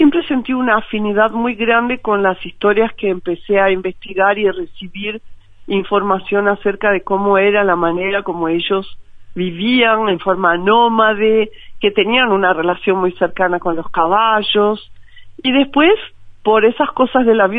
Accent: São Paulo, Brazil; also born or lived in Rio de Janeiro; Yo crecí en Brasil, yo nací en la ciudad de Río de Janeiro. Después mi familia se mudó para la ciudad de São Paulo, imagínate, una Babel, megalópolis.

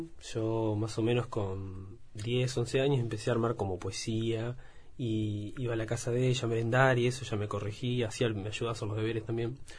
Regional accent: San Ramón, Canelones, Uruguay; also born or lived in Montevideo; Me crié en San Ramón. Viví hasta los 16 años. Después viví un tiempo en Montevideo. Después volví. Y hace ahora 8 años que me hice una casa en el campo, como unos... Está a 15 kilómetros de San Ramón y vivo ahí.

